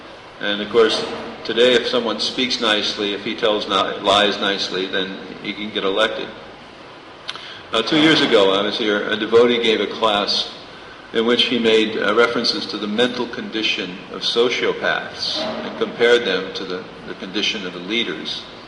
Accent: Florida, United States

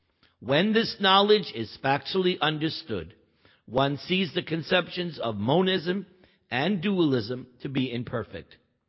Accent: New York, United States; born there; But you were born in India, I was born in New York. That makes us different.

